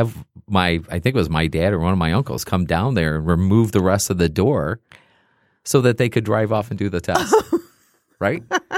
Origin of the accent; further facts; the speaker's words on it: the South, United States; So now I got to tell you about my mama real quick because we're from the South.